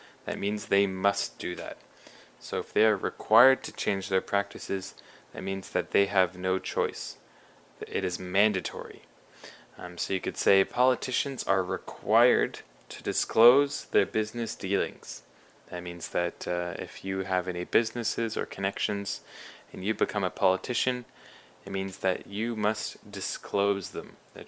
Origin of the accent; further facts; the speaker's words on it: Canada; I know, for example, for those who don't know, I'm from Canada.